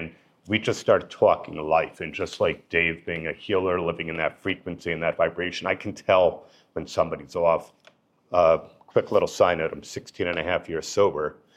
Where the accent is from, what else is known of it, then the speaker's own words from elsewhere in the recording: New Jersey, United States; now in Los Angeles, United States; He forgot, because I was born and raised in New Jersey, that I moved to L.A. 8 years ago.